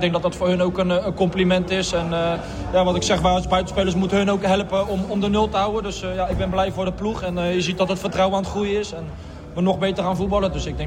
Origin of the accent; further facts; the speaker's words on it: The Hague, South Holland, Netherlands; ik kom uit Den Haag en bij ons maakt het niet uit waar ik speel.